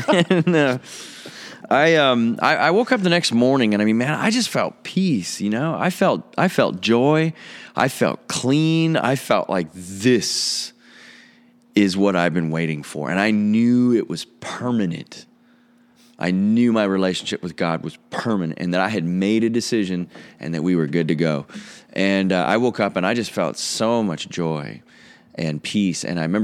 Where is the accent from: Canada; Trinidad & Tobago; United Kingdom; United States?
Canada; Winnipeg, Manitoba; also born or lived in Stonewall, Canada; Sure. Well, it's great being here from Manitoba. That's where I live and call home. And I grew up in Winnipeg.